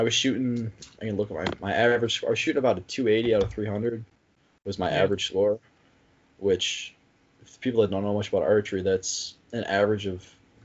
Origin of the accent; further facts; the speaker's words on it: New York, United States; I'm from New York State in America